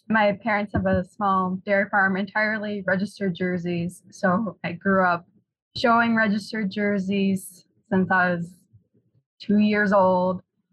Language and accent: English; New York, United States; So I'm from Northern New York originally.